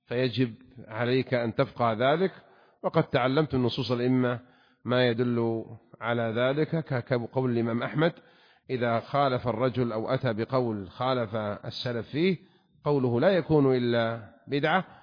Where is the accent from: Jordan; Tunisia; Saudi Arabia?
Saudi Arabia; نظام الحكم عندنا في المملكة العربية السعودية